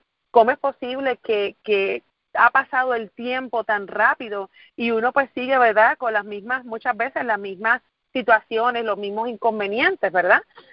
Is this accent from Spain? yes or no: no; Guayama, Puerto Rico; soy de Guayama, Puerto Rico, del sur de la isla, tomo muchísimo orgullo en decir que nací y me crié en una casita que con muchísimo esfuerzo construyeron mis abuelitos.